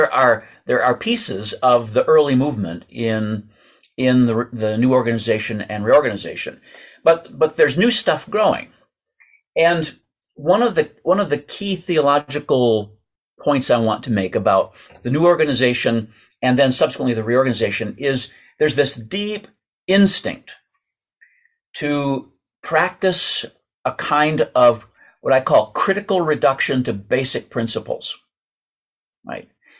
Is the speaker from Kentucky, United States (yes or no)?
no; Michigan, United States; So my home, I grew up in Michigan, and though Charmaine and I do not live in Michigan anymore, it's still my home.